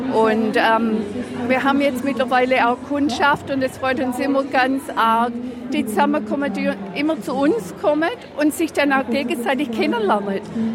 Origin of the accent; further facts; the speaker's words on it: Wendlingen am Neckar, Baden-Württemberg, Germany; accent: Swabian; Wendlingen am Neckar in der Nähe von Stuttgart. Also Schwäbisch.